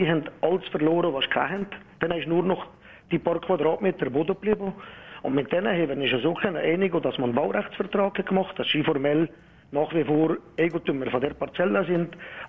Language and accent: German; Switzerland; wir sind aus der Schweiz